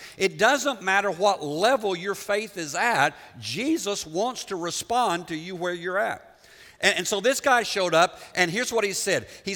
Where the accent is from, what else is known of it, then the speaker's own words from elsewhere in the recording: Liberia; because most of you know I was born in Africa, and there were leper colonies in Liberia where I lived.